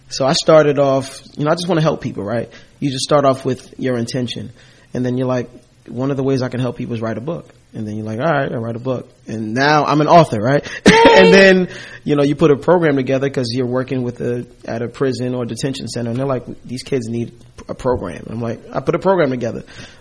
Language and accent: English; Newark, New Jersey, United States; born and raised in Newark, New Jersey. The son of Haitian immigrants.